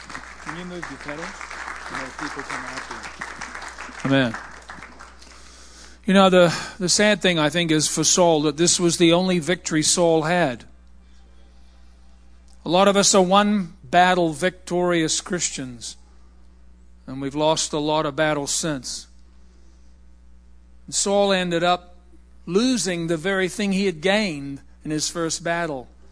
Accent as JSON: {"language": "English", "country": "New Zealand", "said": "I'm from New Zealand. Remember, they're upside down on the other side of the world."}